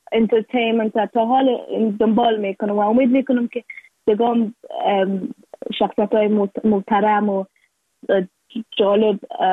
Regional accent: Afghanistan

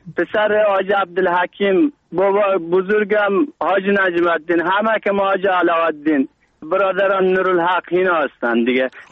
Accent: Afghanistan; now in Turkey; ما افغان هستیم

